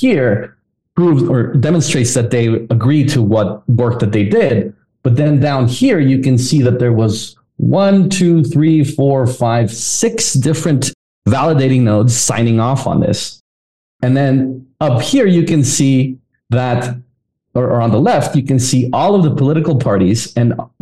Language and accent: English; Guatemala; I'm from Guatemala. That's next door to El Salvador.